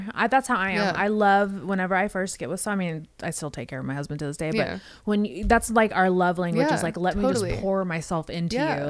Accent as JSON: {"language": "English", "region": "West Coast", "country": "United States", "said": "Yeah, because I'm from the West Coast, so I know."}